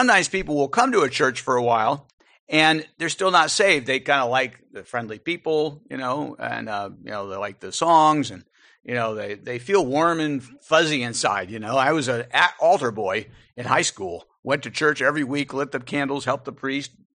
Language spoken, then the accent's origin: English; Connecticut, United States; Because I came from Connecticut.